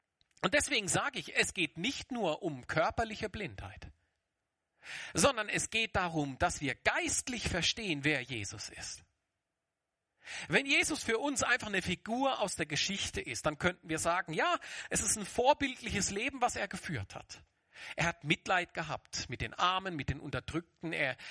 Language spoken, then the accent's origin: German; Germany; now in Switzerland; ich komme aus der Schweiz, ursprünglich aus Deutschland, aber ich lebe jetzt in der Schweiz.